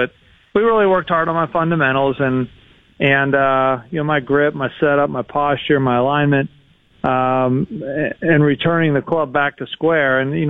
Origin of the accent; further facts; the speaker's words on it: Pennsylvania, United States; You know, I grew up in Pennsylvania, so in colder weather as well.